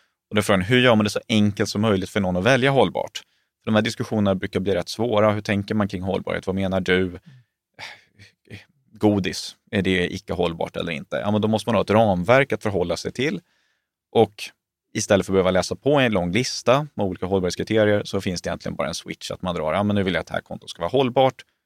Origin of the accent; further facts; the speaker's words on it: Småland, Sweden; Jag är ju smålänning i hjärtat.